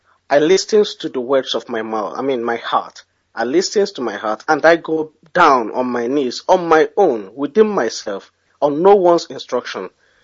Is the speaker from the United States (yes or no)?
no; Nibo, Anambra, Nigeria; now in Malaysia; I am from Nibo in Awka South Local Government Area, Anambra State. I'm calling from Malaysia.